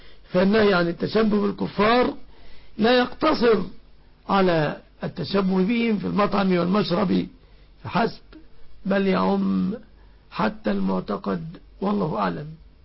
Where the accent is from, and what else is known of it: Egypt